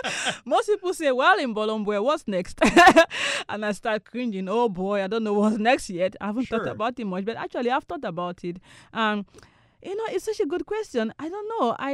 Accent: Cameroon; English is a second language; now in United States; because I'm an immigrant and I'm from Cameroon, you know, I think I have that. And because I'm an American also

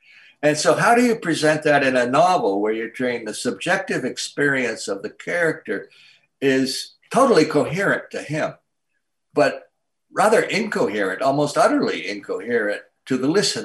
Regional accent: Canada; now in United States; And I am myself Canadian and Canadian-American. My father's Canadian. Three of my grandparents are Canadian. And I've lived most of my adult life on the borders of the border of Canada in the Northeast, in New Hampshire, and here now in upstate New York.

